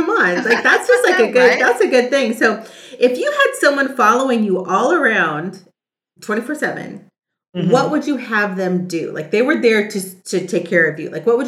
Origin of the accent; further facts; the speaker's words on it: California, United States; And I grew up in Southern California, yeah, very close to where she's going to be, like within 15 minutes.